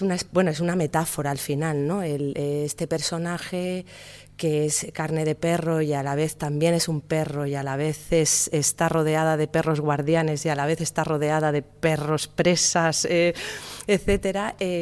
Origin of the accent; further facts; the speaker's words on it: Barcelona, Catalonia, Spain; now in Madrid, Spain; yo soy de Barcelona, pero tengo mi sede, trabajo en Madrid hace muchísimos años